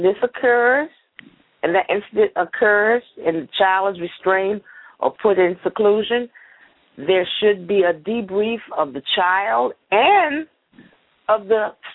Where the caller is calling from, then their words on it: Washington, District of Columbia, United States; I'm calling from Washington, D.C. … from the Recovery Group.